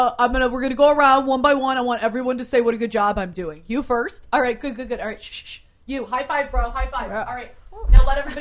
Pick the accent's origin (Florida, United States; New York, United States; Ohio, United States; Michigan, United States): Michigan, United States; I'm from Michigan. There's a lot of my friends back home.